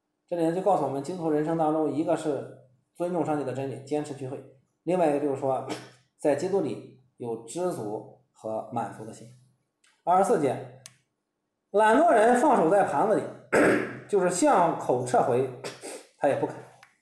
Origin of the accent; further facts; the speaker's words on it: China; 他跟我们中国人是不一样的哈。